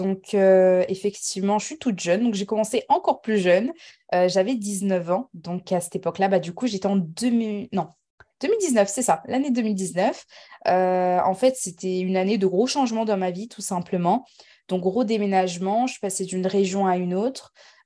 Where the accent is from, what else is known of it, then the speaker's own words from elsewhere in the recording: France; born there; je suis née en France. Mon père, il est turc, 100% turc, et ma mère marocaine à 100%.